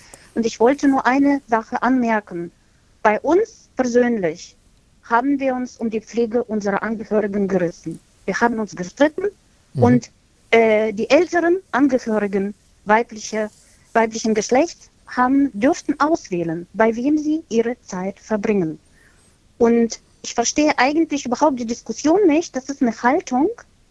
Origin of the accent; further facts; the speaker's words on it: Ukraine; now in Germany; Ich bin sehr lange in Deutschland, also Vierteljahrhundert, und ich bin gebürtige Ukrainerin